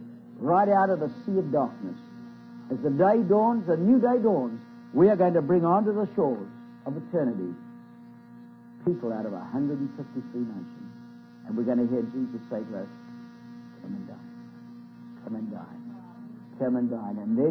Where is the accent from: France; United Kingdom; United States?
United Kingdom; Now, we're going to finish in a most unusual way, if you don't mind. Being British, I have a little different understanding to you.